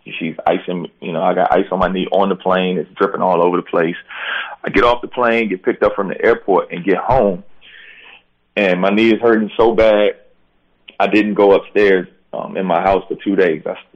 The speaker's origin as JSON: {"language": "English", "town": "Washington", "region": "District of Columbia", "country": "United States", "tie": "born or raised there", "said": "I'm at home, and this is my hometown team"}